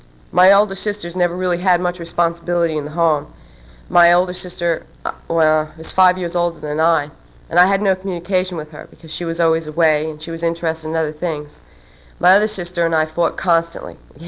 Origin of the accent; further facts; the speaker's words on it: New Jersey, United States; I am from New Jersey.